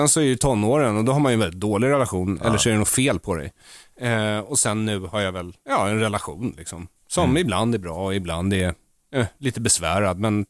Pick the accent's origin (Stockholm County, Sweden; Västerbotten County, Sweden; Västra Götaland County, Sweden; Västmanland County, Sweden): Stockholm County, Sweden; Bergshamra; men jag är uppvuxen i Bergshamra utanför Stockholm, som är ett så kallat välintegrerat område, vilket betyder att det absolut inte är välintegrerat, väldigt hög andel invandrare, och gick i skola i stan, judisk skola